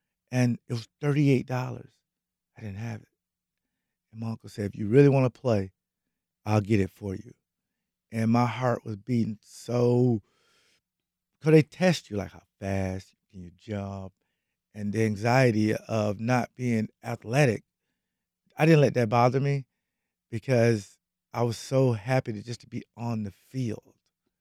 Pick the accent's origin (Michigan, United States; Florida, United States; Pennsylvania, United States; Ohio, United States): Florida, United States; And that was my first time being in a cold game because I'm from Duval County.